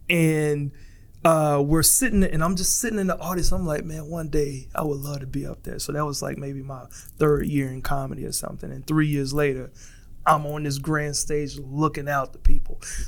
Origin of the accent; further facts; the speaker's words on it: Austin, Texas, United States; They even took me to my hometown of Austin, Texas. And that was just lovely, you know, being in front of my peoples.